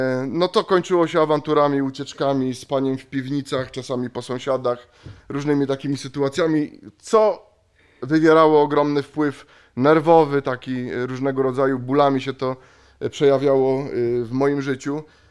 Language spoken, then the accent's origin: Polish; Zabrze, Silesian Voivodeship, Poland; bo stamtąd pochodzę, z Zabrza, ze Śląska, tam mieszkałem, tam dorastałem